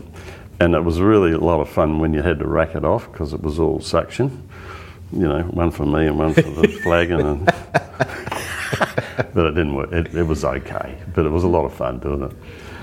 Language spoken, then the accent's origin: English; McLaren Vale, South Australia, Australia; I'm from the McLaren Vale area, and we think we're much better than the Barossa.